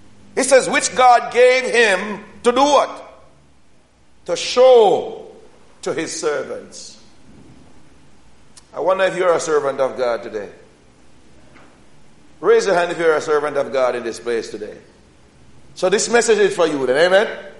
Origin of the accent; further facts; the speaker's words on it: Jamaica; In my village where I grew up in Jamaica